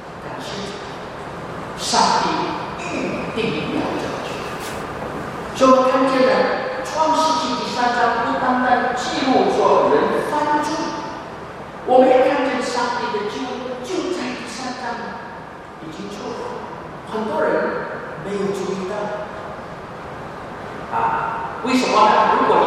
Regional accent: Indonesia; 我记得我小时候在印尼，我们家里几个兄弟姐妹

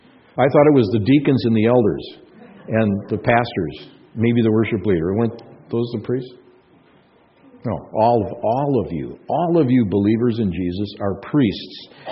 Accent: Minnesota, United States; I grew up hunting agates in Minnesota, Lake Superior agates, and we would comb through many rocks.

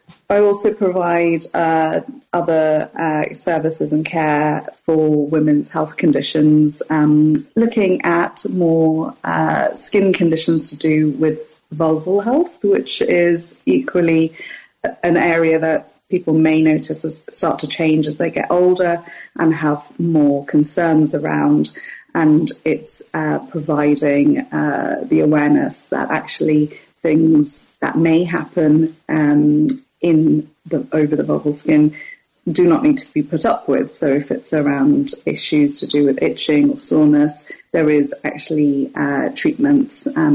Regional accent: Bristol, South West England, United Kingdom; So I'm actually from the Southwest. My parents were both doctors, so we moved around quite a lot when I was younger, but we did eventually then settle in Bristol, where my mother still lives.

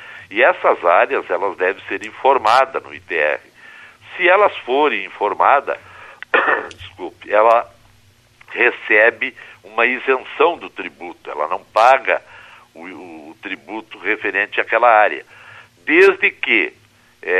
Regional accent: Rosário do Sul, Rio Grande do Sul, Brazil; eu sou da região da Campanha, Rosário do Sul, um termo nosso

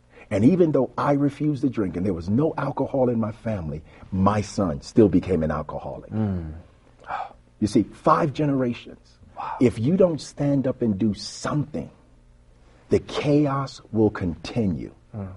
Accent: the South, United States; But I grew up in the South.

